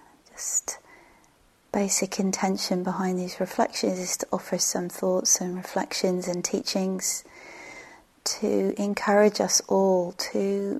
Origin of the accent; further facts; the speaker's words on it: United Kingdom; moved away; some of the things happening in my home country.